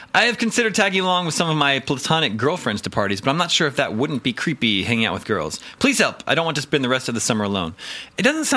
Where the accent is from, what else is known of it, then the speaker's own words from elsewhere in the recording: Kansas, United States; I didn't get to do that in the summers growing up in Kansas.